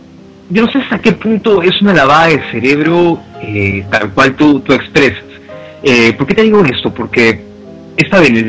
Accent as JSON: {"language": "Spanish", "country": "Peru", "said": "como peruanos tenemos que ir fomentando."}